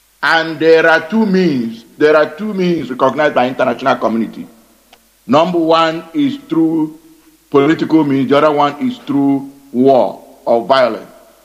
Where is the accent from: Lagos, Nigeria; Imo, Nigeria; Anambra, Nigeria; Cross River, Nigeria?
Imo, Nigeria; Oguta; now in Houston, United States; I come from Arondi Onyemobi in Oguta, local government here in Biafra land. And I live here in Houston, Texas.